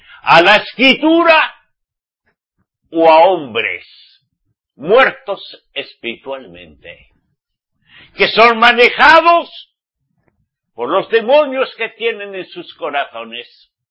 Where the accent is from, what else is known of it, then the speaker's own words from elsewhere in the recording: Spain; en mi país España